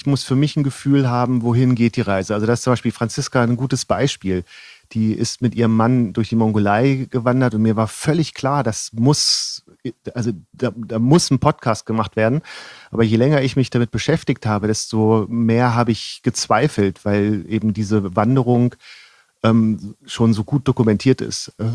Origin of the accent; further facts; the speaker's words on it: Northern Germany, Germany; now in Rosenheim, Germany; also ich bin ja aus Norddeutschland